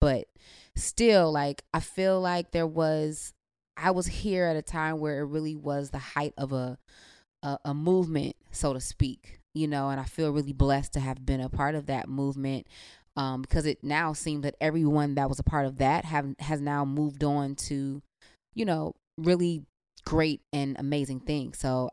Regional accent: Cleveland, Ohio, United States; moved away; being away from Cleveland for so long, you know, when I come back, my perspective of things is so different. And growing up here, it seemed more metropolitan tha

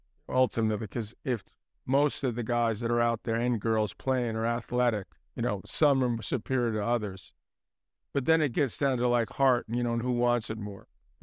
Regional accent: New York City, New York, United States; because I grew up in New York City. I'm biased, I admit. I think it's the greatest city in the world. I've had a lot of great experiences here, lived here my entire life.

